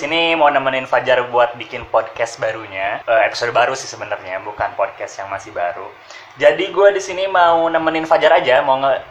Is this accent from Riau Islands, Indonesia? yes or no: no; Cianjur, West Java, Indonesia; also born or lived in Jambi; now in Bandung, Indonesia; Gue orang Cianjur, aslinya ya aslinya di Cianjur sih. Gue tinggal dari kecil sempat pindah-pindah sebenarnya, sempat di Jambi terus ya di Cianjur lebih lamanya gitu.